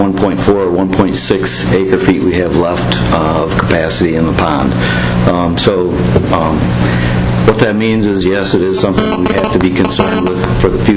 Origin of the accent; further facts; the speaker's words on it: Michigan, United States; moved away; I'm from Michigan, and I'm looking to relocate back to Michigan.